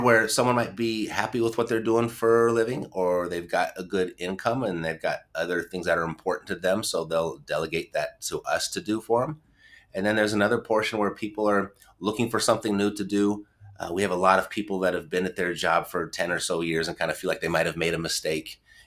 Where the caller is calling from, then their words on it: Las Vegas, Nevada, United States; I'm in Las Vegas right now.